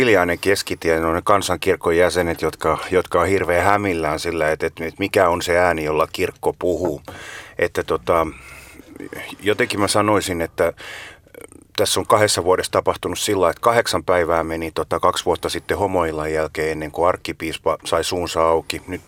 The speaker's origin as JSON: {"language": "Finnish", "town": "Turku", "region": "Southwest Finland", "country": "Finland", "said": "Olen eilien täysin ulkopuolinen, olen turkulainen kirkossa."}